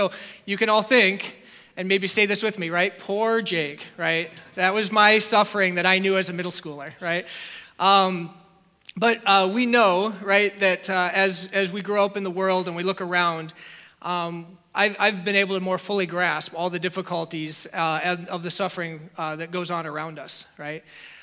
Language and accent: English; Plymouth, United States; My family returned to the United States not too long after that, and I grew up in Plymouth, which is not too far from here.